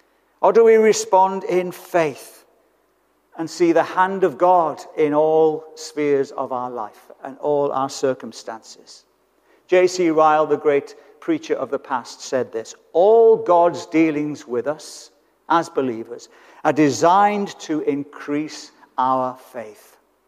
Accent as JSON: {"language": "English", "country": "United Kingdom", "said": "Yes, we are British and perhaps we tend that way"}